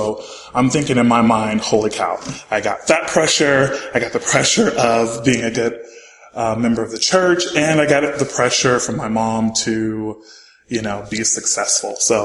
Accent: North Carolina, United States; Yes, I'm from North Carolina. I'm going to go to BYU.

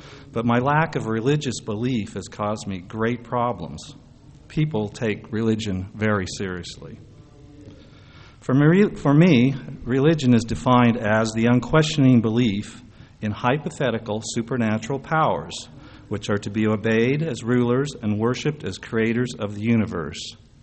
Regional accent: Utah, United States; I was born and raised in Utah.

